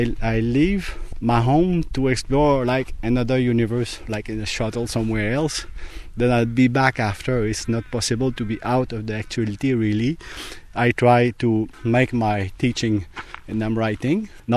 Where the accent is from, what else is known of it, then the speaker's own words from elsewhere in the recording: Montreal, Quebec, Canada; I'm from Montreal, Canada.